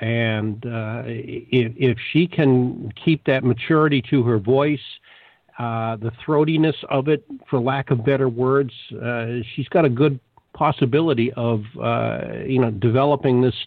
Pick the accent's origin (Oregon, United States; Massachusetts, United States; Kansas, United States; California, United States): Massachusetts, United States; Boston; Yeah, growing up in Boston, same way.